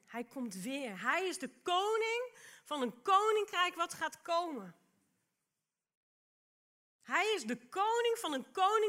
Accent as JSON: {"language": "Dutch", "country": "Netherlands", "said": "En weet je, wij als Nederlanders mogen dankbaar zijn dat we een koningshuis hebben."}